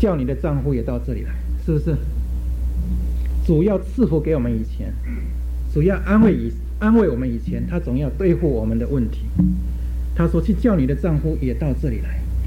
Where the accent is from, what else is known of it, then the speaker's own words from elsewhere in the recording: China; 什么时候哀痛我们中国人讲说如上考比，是吧？